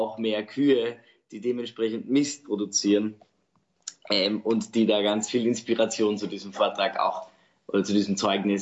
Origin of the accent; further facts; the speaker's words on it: Eckendorf, Germany; Ich komme aus Eckendorf, aus der unteren Feldgasse.